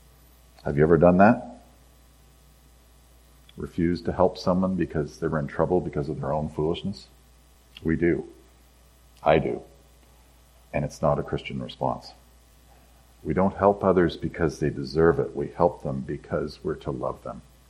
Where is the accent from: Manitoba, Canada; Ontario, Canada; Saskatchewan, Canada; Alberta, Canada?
Ontario, Canada; Lombardy; I'm a kid from Lombardy.